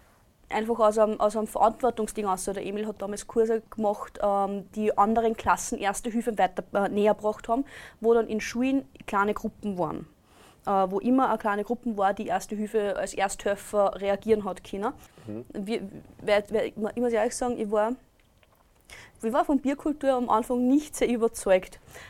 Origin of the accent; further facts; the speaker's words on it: Austria; Wir sind Österreicher und Wien passiert.